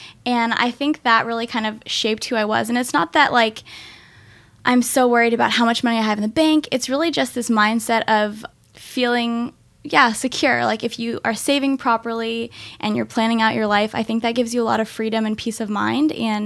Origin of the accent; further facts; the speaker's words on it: Seattle, Washington, United States; I was raised and grew up in Seattle, Washington.